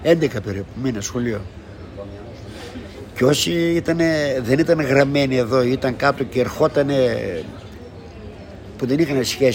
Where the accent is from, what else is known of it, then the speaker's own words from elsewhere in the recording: Elassona, Thessaly, Greece; Και όταν ερχόμασταν εδώ, εγώ ήμουν από την Ελασσόνα, ο άλλος ήταν από τον Τύρνεβο.